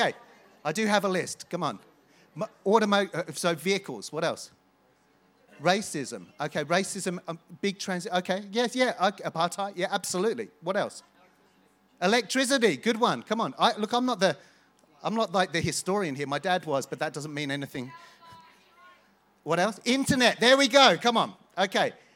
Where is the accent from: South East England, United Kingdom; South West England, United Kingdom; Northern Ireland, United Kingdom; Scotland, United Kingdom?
Northern Ireland, United Kingdom; Ballymoney; born there; So I was born in Cowtown, but don't tell anyone that.